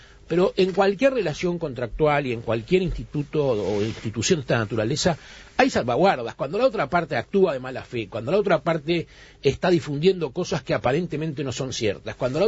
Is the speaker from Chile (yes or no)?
no; Argentina; por derecho de mi pueblo y del pueblo argentino